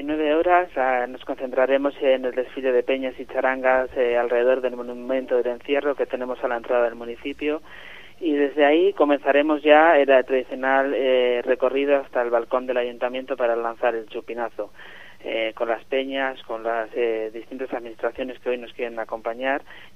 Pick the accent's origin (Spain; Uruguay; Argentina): Spain; Ampuero, Cantabria; Como ampuerense, lo que quiero es que salga todo bien